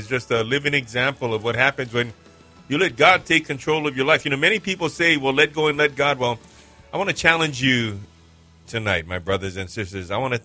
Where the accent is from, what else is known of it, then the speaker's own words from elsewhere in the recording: Aliamanu, Hawaii, United States; Because me and Pastor Scott, we come from Aliamana. We come from the hood, man.